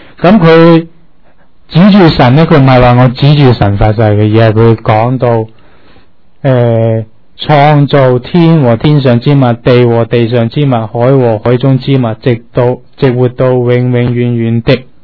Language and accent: Cantonese; China